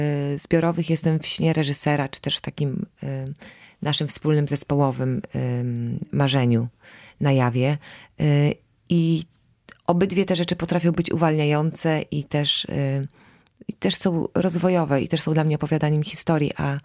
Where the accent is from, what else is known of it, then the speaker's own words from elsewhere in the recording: Warsaw, Masovian Voivodeship, Poland; born there; Jestem urodzona w Warszawie, ale wiele lat mieszkałam na mazowieckiej wsi